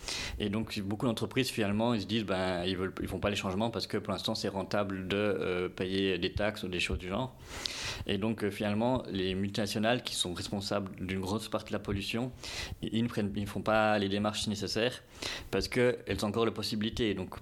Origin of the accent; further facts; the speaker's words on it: Jura, Switzerland; moi je suis originaire du Jura